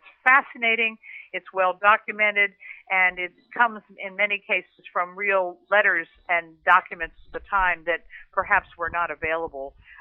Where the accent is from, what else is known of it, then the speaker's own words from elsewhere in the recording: New York, United States; The Roeblings built the Brooklyn Bridge, and being a New Yorker and having traveled that bridge an awful lot.